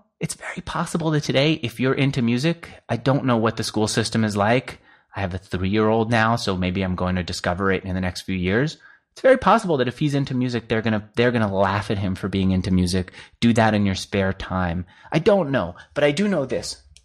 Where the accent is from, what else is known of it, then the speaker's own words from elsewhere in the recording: New York, United States; If anything, growing up in New York, you're really surrounded by the very liberal agenda, which is business is bad.